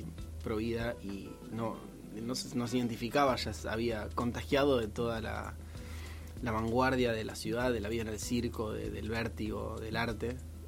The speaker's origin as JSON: {"language": "Spanish", "town": "Lomas de Zamora", "region": "Buenos Aires Province", "country": "Argentina", "tie": "born or raised there", "said": "yo nací en Capital, desde los 10 años vivo en Zona Sur, amo el conurbano, amo Lomas."}